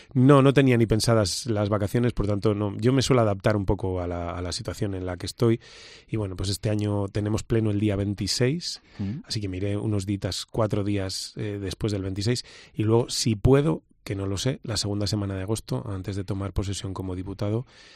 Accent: Valladolid, Castile and León, Spain; de mi niñez en Valladolid

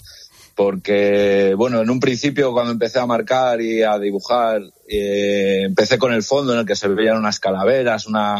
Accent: León, Castile and León, Spain; de la montaña, que como quien dice ahí en León, yo soy de León y te sentías, ¿no?, como un poco aislado en este sentido.

